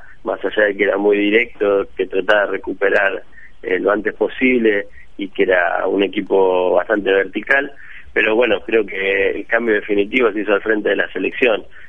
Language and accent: Spanish; Argentina; incluso en mi país, en Argentina